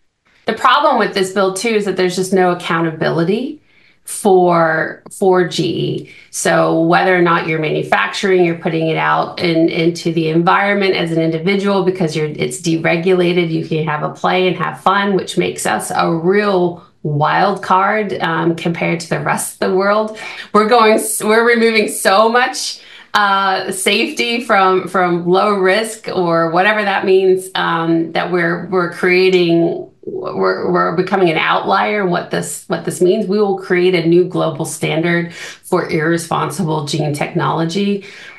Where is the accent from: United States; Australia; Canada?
United States; now in New Zealand; it's like this island paradise that as an American, this is the way we think about New Zealand.